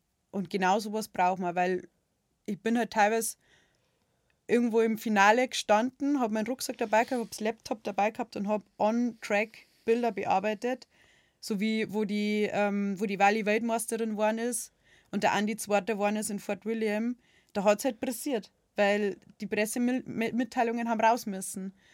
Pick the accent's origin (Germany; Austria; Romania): Germany; Und das Lustige ist, ich bin Deutsche.